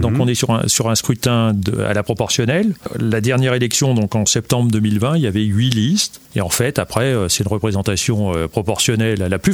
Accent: Le Mans, Pays de la Loire, France; Ouais, je suis né au Mans il y a un demi-siècle, voilà, depuis un demi-siècle et un mois. Pour rien vous cacher, je suis manceau

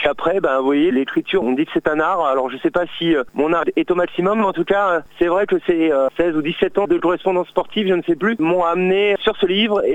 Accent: Normandy, France; moved away as an adult; j'ai 54 ans, je suis normand d'origine, je suis arrivé en Sarthe en 1990, donc ça fait un petit bout de temps que je fréquente ce beau territoire

